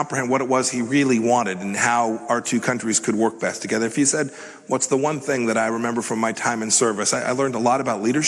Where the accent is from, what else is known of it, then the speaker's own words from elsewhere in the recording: Kansas, United States; I'm from Kansas.